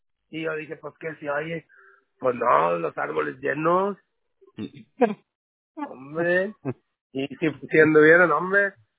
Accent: Monterrey, Nuevo León, Mexico; moved away as an adult; also born or lived in San Luis; now in San Antonio, United States; No, yo soy de San Luis, pero me crié en Monterrey. Y luego a los 36 me vine para acá, para San Antonio, y aquí me quedé.

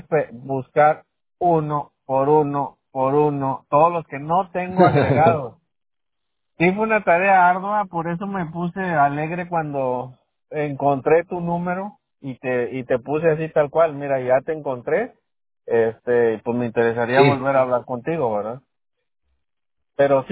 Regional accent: Mexico; born there; Yo nací en México.

